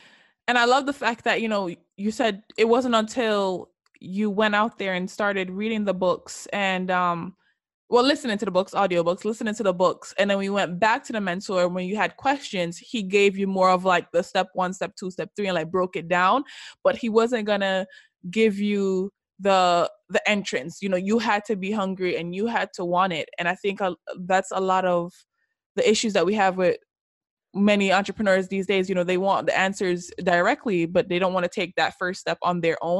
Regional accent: Jamaica; calling in from Jamaica. So, you know, as many of you listeners know, I'm also Jamaican born and raised.

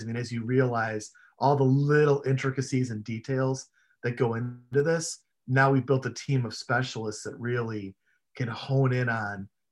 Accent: Chicago, Illinois, United States; I mean, the fact is I grew up in Chicago and I grew up loving radio.

